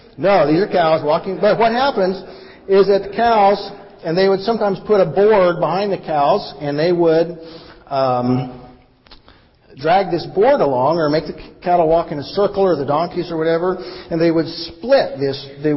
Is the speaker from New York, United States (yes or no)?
no; Kansas, United States; This is barley, and I know that because I'm from Kansas and because it says barley right here.